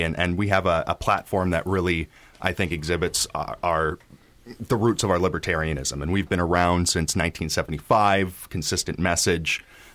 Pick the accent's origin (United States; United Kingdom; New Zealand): United Kingdom; Cambridge, East of England; I was born in Cambridge and went to school around here, went to university in London, and have always been around the area